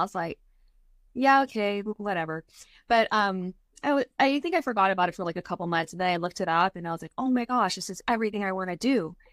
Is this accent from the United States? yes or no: yes; Hawaii, United States; I worked at a mall, and this was in Hawaii. So I'm originally from Hawaii.